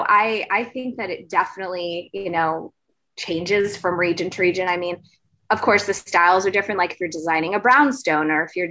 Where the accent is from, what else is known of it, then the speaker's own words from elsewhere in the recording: California, United States; also born or lived in East Coast; I was born on the East Coast and then I came here when I was young. And so I'm, you know, a Californian at this point